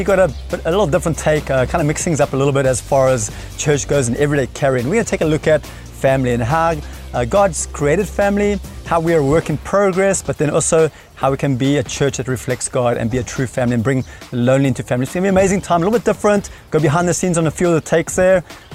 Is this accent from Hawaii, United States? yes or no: yes; Hawaii, United States; now in South Africa; We come from Hawaii. We spent about 15 years in Hawaii and got here about 13 years ago from Hawaii, moved across to South Africa